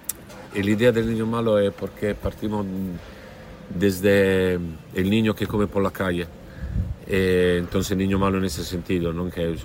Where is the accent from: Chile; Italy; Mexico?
Italy; el hecho que soy italiano no quiere significar que soy italiano.